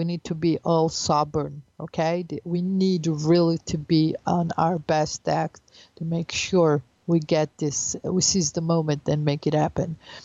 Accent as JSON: {"language": "English", "country": "Italy", "tie": "born or raised there", "lives_now": "Israel", "said": "because I grew up in Italy, as you know. So I'm also on that committee because I speak Italian"}